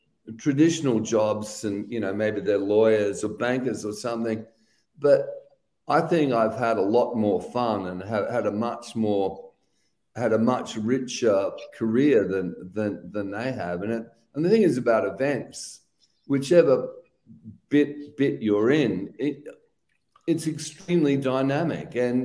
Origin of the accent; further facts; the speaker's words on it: Western Australia, Australia; Yes, I come from Western Australia.